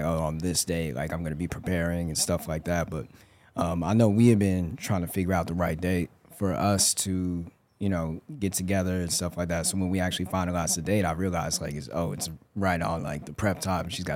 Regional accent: Denver, Colorado, United States; especially like back home, you know, where I come from. I grew up in Denver, Colorado.

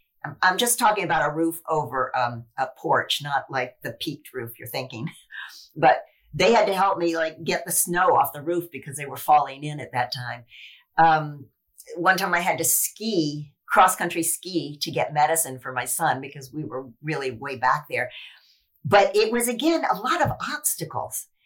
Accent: Knoxville, Tennessee, United States; moved away as an adult; I grew up in Knoxville, Tennessee. And I'm like, at 20, I went to New York to become a professional dancer.

